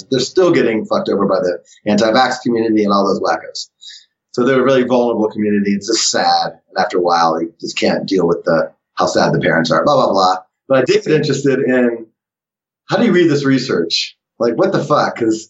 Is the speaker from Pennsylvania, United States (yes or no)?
no; Kansas, United States; I grew up in Kansas, and the trailer for the special ed people and the speech were the same trailer.